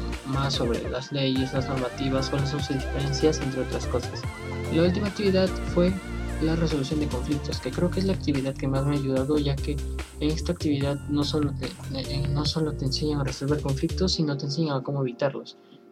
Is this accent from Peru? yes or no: yes; Peru; Esto me ayudó a reconocerme más como peruano